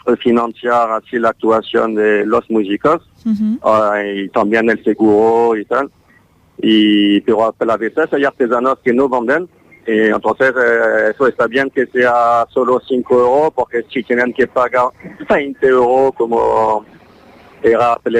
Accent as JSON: {"language": "Spanish", "country": "France", "second_language": "Spanish", "said": "como yo soy francés, me falta el vocabulario."}